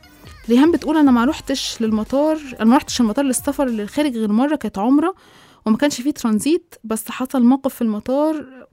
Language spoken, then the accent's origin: Arabic; Egypt; واحنا ايوه يعني احنا مصريين